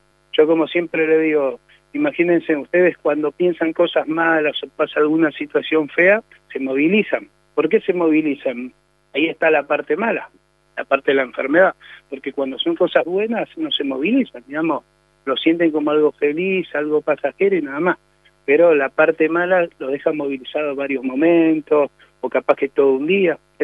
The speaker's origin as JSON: {"language": "Spanish", "region": "Buenos Aires", "country": "Argentina", "tie": "born there", "said": "Yo nací acá en Buenos Aires capital, en el Bajo Flores, barrio Rivadavia."}